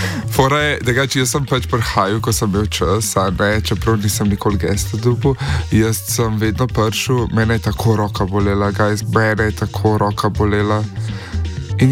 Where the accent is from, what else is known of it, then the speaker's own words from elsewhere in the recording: Ljubljana, Central Slovenia, Slovenia; born there; Če sem rojen v Ljubljani.